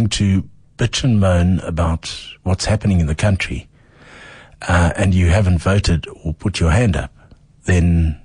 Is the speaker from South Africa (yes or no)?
yes; Eastern Cape, South Africa; I come from the Eastern Cape. I'm a Xhosa boy.